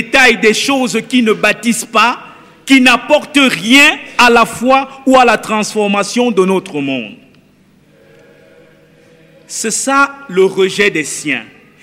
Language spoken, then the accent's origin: French; Cameroon; Il va de soi qu'ils si sont camerounais, je suis camerounais.